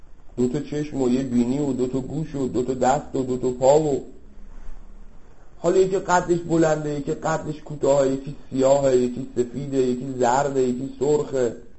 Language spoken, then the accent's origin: Persian; Iran; بحث ایرانیه، ما ایرانی هستیم